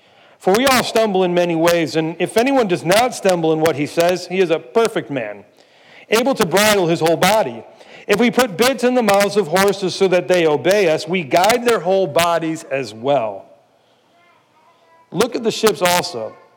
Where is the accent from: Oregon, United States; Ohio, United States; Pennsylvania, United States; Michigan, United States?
Ohio, United States; Cleveland; Now, I grew up in Cleveland, and just outside of Cleveland, there used to be a SeaWorld location.